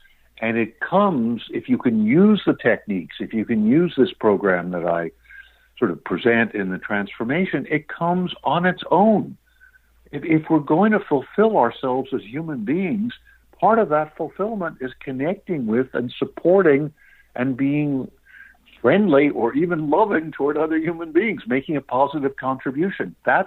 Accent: New York City, New York, United States; I grew up in New York City. I would very much welcome bringing it to the schools there.

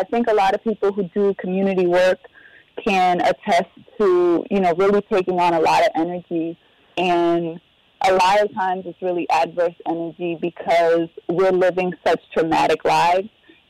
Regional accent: Boston, Massachusetts, United States; now in Brooklyn, United States; it's not just here in Brooklyn, it's not just where I grew up in Boston

